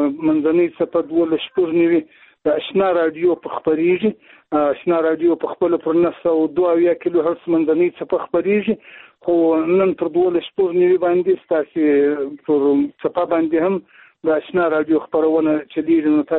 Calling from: Zabul, Afghanistan; د زابل ولایت شاجیل ولسوالۍ سره په اړیکه کیم.

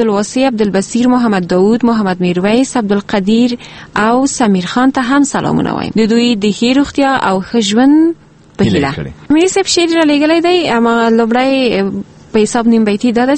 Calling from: Farah, Afghanistan; د گلستان ولسوالی د بقال په کلی کی وای ټولو ته جلا جلا سلامونه وایم

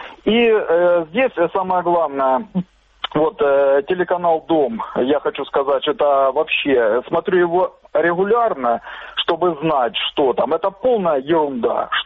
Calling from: Kramatorsk, Donetsk Oblast, Ukraine; Краматорск.

